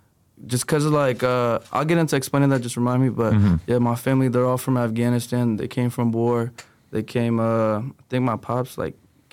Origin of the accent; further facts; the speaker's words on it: Union City, California, United States; Me personally, I'm from Union City.